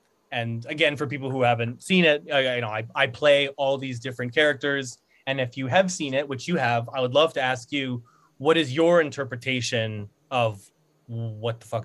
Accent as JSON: {"language": "English", "country": "Canada", "said": "I'm from Canada"}